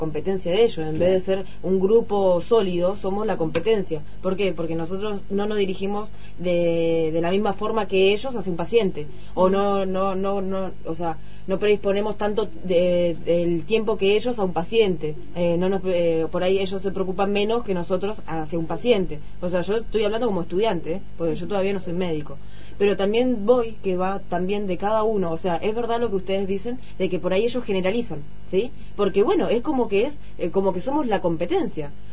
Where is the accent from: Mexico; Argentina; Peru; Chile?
Argentina; El Bolsón, Río Negro; now in Cuba; Somos argentinos en Cuba, ya. Pero cuando llegamos acá no somos los argentinos. Yo soy de Bolsón, vos sos de Trelew.